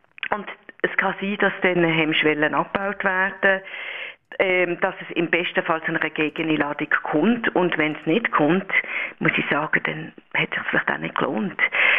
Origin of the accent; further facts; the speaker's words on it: Basel, Basel-Stadt, Switzerland; Also wenn ich jetzt als Baslerin nach Chur ziehe